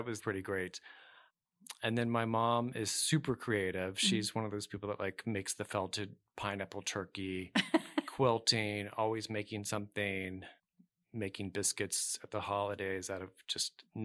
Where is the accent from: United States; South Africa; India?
United States; Dallas, Texas; Grew up in Dallas.